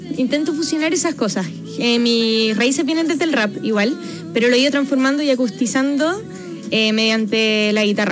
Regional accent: Chile; tengo 25 años, hago música, soy chilena

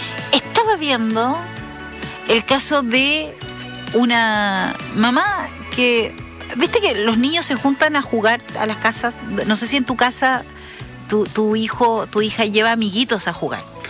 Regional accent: south, Chile; somos del sur de Chile. Uno tiene como otra visión de la vida, digamos, porque como que se comparte más.

